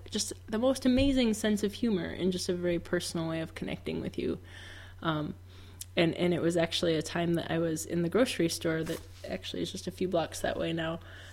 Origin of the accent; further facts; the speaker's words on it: Illinois, United States; also born or lived in Arlington Heights / Schaumburg / Wheaton; So I was born in Arlington Heights, Illinois, the northwest suburbs. Moved to Schaumburg, moved to Wheaton, and now my parents live in Barrington